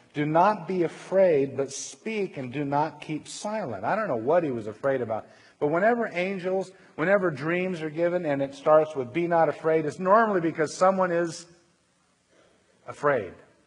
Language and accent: English; California, United States; I'm a Californian. We don't do small.